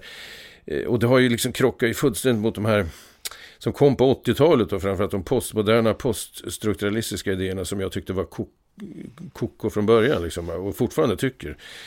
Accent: Vingåker, Södermanland, Sweden; Alltså jag växte upp i Vingåker, en liten ort som inte ens är en bruksort egentligen. I utkanten av Vingåker med skogen där.

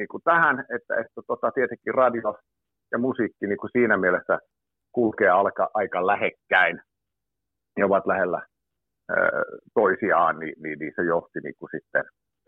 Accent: Tammisaari, Uusimaa, Finland; levytettiinkin Tammisaaresta, kun olen kotoisin, niin se oli aika vilkas musiikkikaupunki

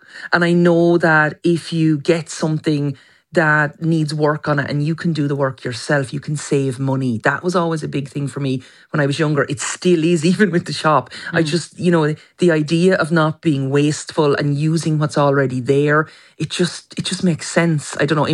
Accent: Carnew, Leinster, Ireland; it's in my hometown of Carnew in County Wicklow.

